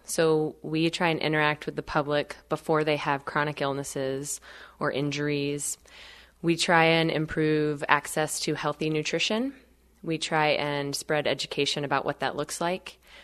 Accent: Georgia, United States; I grew up in North Georgia, just below the Blue Ridge Mountains.

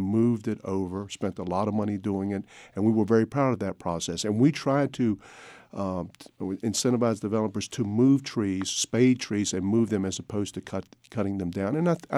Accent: Wilmington, North Carolina, United States; I love the work because this is my hometown.

